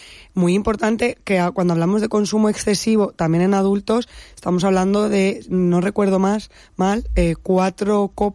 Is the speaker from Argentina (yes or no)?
no; Benidorm, Valencian Community, Spain; lo que vivimos los que somos de Benidorm